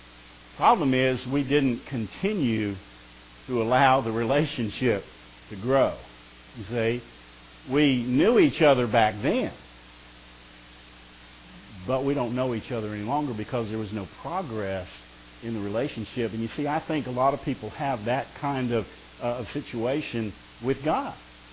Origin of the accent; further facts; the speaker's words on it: Ohio, United States; Vincent and I, you know, we grew up together back in Ohio when I lived over there.